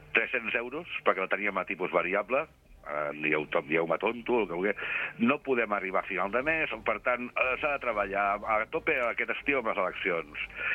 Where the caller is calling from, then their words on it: L'Arbós, Catalonia, Spain; de l'Arbós.